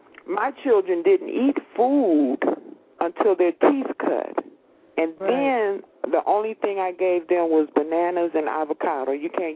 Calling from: Detroit, Michigan, United States; I'm calling from Detroit, Michigan.

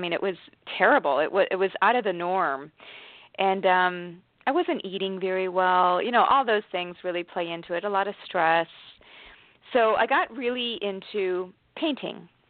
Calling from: Washington, United States; From Washington State.

